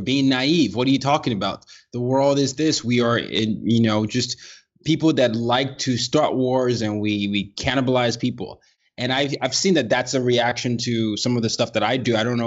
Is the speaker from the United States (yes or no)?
no; Nigeria; So I'm a Nigerian and I grew up in different parts of the world.